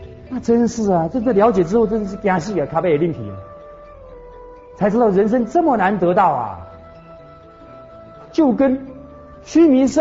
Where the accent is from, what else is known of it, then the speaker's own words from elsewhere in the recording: Taiwan; 我们台湾话讲心高